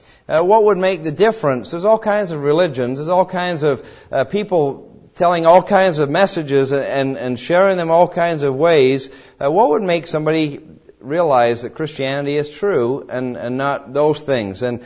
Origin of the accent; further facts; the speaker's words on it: England, United Kingdom; I grew up in England, and the roofs are made of slate, and they're pitched